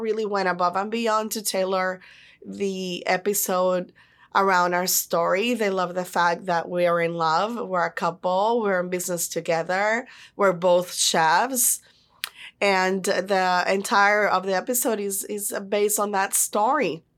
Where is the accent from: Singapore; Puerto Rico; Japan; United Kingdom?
Puerto Rico; I'm from a very small town in Puerto Rico on the southwestern side, what people call the island, which is referring to like the countryside.